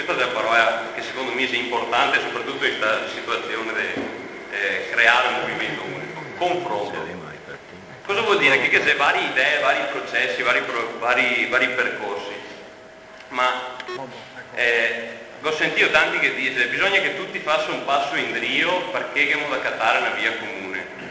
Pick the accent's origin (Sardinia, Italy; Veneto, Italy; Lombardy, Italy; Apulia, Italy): Veneto, Italy; Cittadella; sono di Cittadea